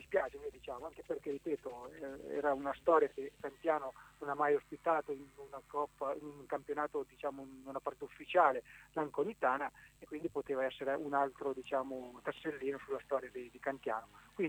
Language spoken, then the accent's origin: Italian; Marche, Italy; mi auguro da marchigiano